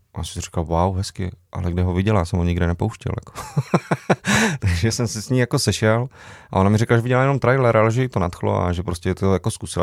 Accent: Moravia, Czechia; jak se říká u nás na Moravě

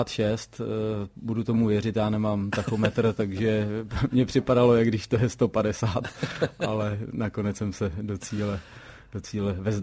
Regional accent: Mladá Boleslav, Central Bohemian Region, Czechia; i když jsem z Mladé Boleslavy

